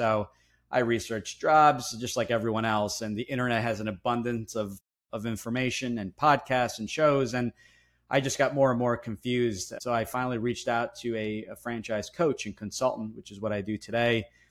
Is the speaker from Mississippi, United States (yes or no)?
no; New Jersey, United States; that's a mouthful. A lot of … born and raised in New Jersey. First generation family came over from Italy in the early 70s.